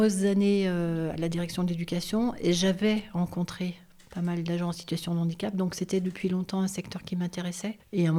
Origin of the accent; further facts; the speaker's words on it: Saint-Étienne, Auvergne-Rhône-Alpes, France; born there; Oui, je suis née à Saint-Étienne.